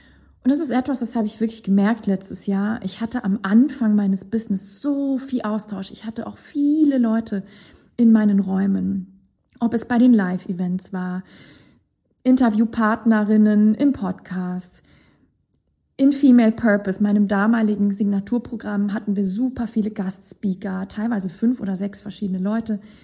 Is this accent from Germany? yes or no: no; Sweden; German is a second language; Ich bin in Schweden aufgewachsen, die Skandinavier haben nochmal einen anderen Bezug zu Englisch.